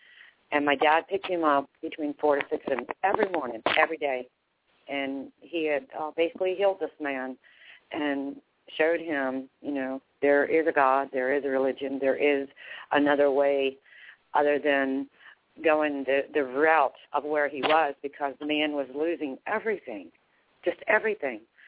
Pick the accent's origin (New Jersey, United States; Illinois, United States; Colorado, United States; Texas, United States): Texas, United States; Houston; Like when I was 6, of course, I was raised in Houston, Texas.